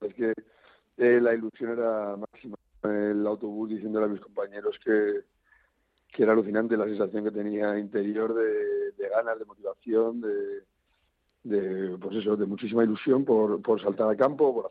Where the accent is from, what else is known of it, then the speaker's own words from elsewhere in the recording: Madrid, Community of Madrid, Spain; yo soy de Madrid